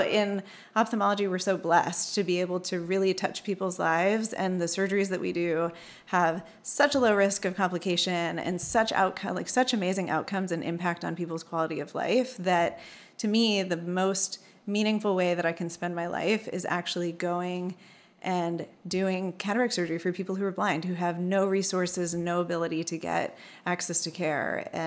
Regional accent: Oklahoma, United States; We're a little more laid back and we're from Oklahoma and we're used to people being like really nice and really chill.

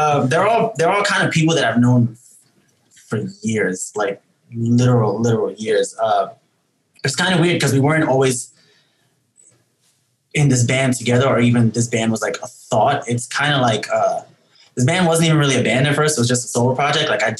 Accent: New York City, New York, United States; Yeah, so we're all from New York City. We don't all live in New York City right now.

